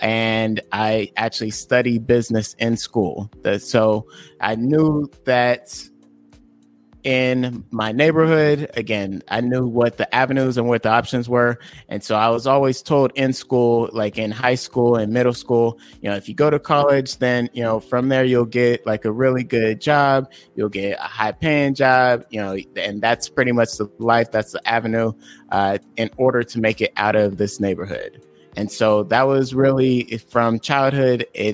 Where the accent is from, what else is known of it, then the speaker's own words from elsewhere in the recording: Bakersfield, California, United States; also born or lived in San Diego; So I was born in California, in San Diego, California. I was raised in a town called Bakersfield, California, which is Central California.